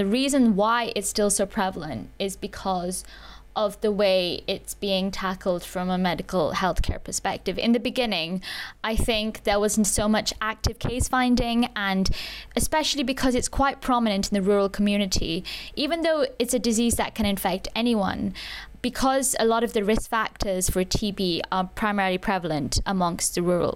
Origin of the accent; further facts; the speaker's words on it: Kolkata, West Bengal, India; bring it back to my home country in Calcutta